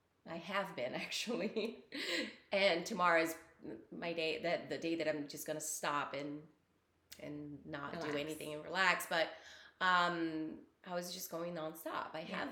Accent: Brazil; English is a second language; moved away as an adult; I am originally from Brazil

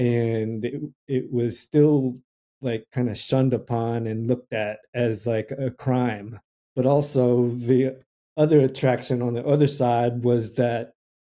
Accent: Los Angeles, California, United States; I mean, I was aware of it growing up in Boyle Heights. There was a lot of street gang graffiti surrounding everywhere I went in my neighborhood.

